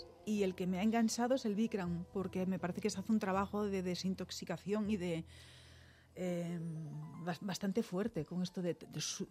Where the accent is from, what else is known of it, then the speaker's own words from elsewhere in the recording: Galicia, Spain; Yo soy una mujer fuerte, tengo carácter, soy gallega